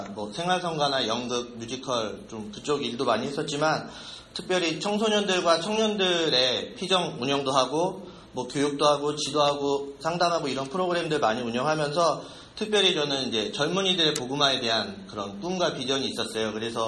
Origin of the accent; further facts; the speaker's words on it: South Korea; moved away as an adult; now in United States; 저는 작년 6월에 한국에서 이곳으로 이민을 왔습니다. 와이프는 여기서 어린 시절부터 살았지만 저는 토종 한국인으로 살다가 작년에 미국에 왔고